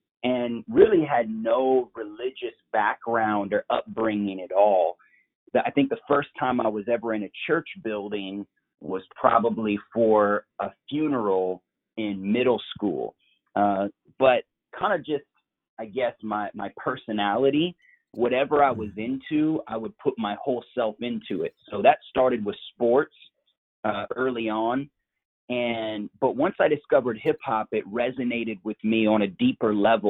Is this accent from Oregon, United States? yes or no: yes; Portland, Oregon, United States; born there; I was born in Portland, Oregon, so in the West Coast, was raised in a non-Christian home